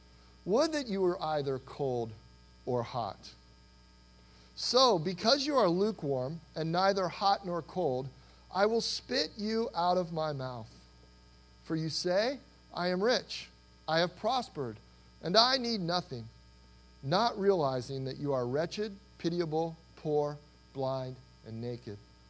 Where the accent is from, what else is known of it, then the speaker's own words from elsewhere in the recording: Cincinnati, Ohio, United States; I grew up in Cincinnati, Ohio. It was a fun place to grow up.